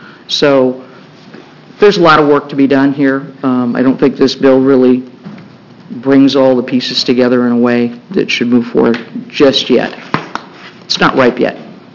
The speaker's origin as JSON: {"language": "English", "country": "United States", "said": "I'm also from Linn County."}